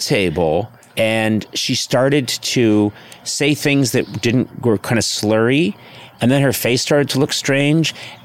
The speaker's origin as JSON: {"language": "English", "country": "Ireland"}